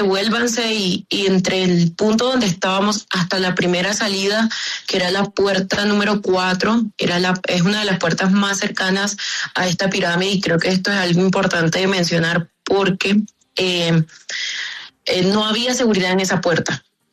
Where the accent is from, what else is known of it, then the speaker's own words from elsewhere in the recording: Sincelejo, Sucre, Colombia; yo soy colombiana, como usted lo acaba de mencionar, soy de Sincelejo. Me dirigí acá a la Ciudad de México para hacer turismo